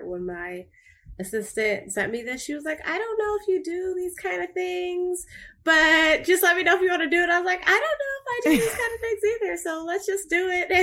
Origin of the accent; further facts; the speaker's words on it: Oakland, California, United States; our experience growing up in West Oakland, although similar in some ways to the kids around me, was very different